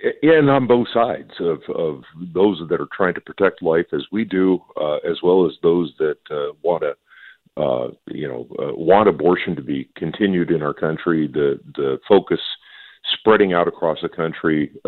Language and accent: English; Minnesota, United States; And so here in my home state of Minnesota, we continue to do abortions